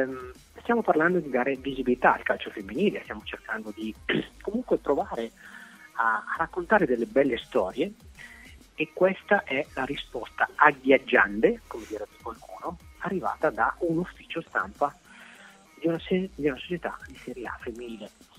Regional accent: Piacenza, Emilia-Romagna, Italy; io sono di Piacenza, lei mi abita a pochi chilometri

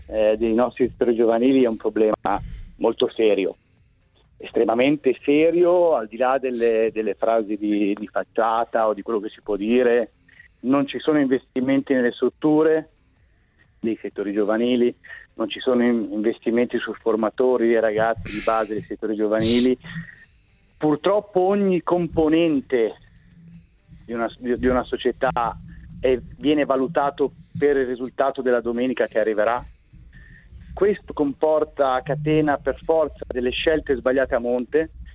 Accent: Monza, Lombardy, Italy; al di là del fatto che io sono di Monza, quindi magari è anche un filo di parte

